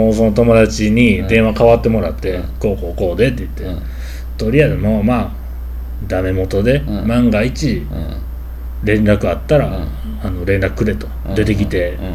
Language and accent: Japanese; China; Japanese is a second language; 中国人なんですよ習ったん西日本語